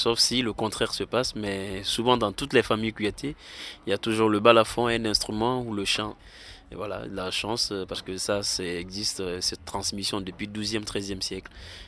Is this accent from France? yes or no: no; Conakry, Guinea; French is a second language; comme je suis né et grandi à Conakry, on parle plus toutes ces langues, soussou, malinké et poulard, tout ça. Djaranké, je chante aussi. Parce que voilà, ma mère est soussou, mon père est malinké, mais nos parents se sont installés chez les Djaranké, donc je parle Djaranké aussi, français aussi